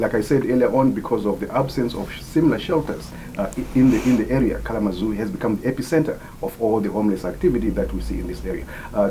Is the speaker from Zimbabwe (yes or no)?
yes; Zimbabwe; now in United States; I am from Zimbabwe. I came here in 2000, and I landed in Berry Springs because that's where I knew somebody.